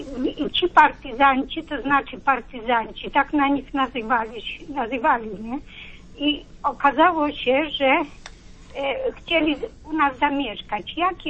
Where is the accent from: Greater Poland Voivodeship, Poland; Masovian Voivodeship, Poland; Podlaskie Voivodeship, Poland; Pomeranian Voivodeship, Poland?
Podlaskie Voivodeship, Poland; Ja dzwonię właśnie z Poznania, ale jestem mieszkanką właśnie z Białostockiego.